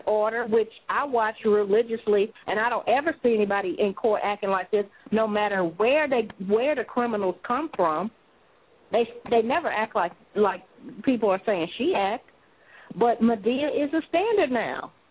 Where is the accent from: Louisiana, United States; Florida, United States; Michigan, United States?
Louisiana, United States; And I'm originally from Louisiana.